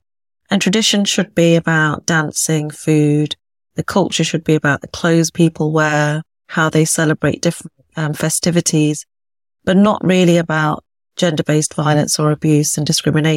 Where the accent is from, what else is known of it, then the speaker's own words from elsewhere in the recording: United Kingdom; family that is originally from North India, the Punjab to be exact. I'm British born, as you can maybe tell by my accent. So I'm born and bred here